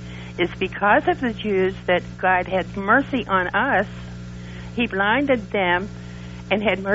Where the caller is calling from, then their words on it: Pennsylvania, United States; Pennsylvania.